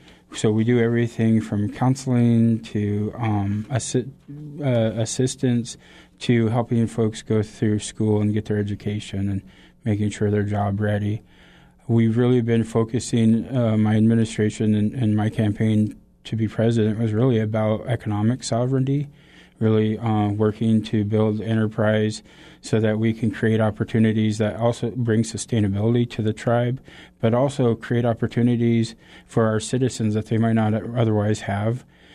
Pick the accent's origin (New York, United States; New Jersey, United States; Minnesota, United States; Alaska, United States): Alaska, United States; Kasaan; I grew up in the village of Kisan, one of two Haida villages, and it's on Prince of Wales Island.